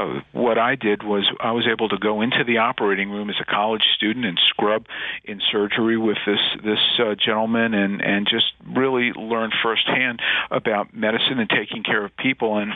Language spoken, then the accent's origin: English; Northeast, United States; accent: Yankee; Well, I, as you can maybe tell from my accent, I'm a Yankee.